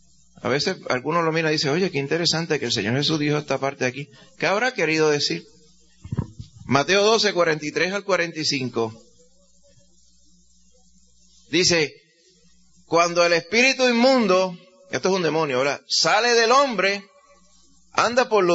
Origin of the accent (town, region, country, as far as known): Dominican Republic; born or raised there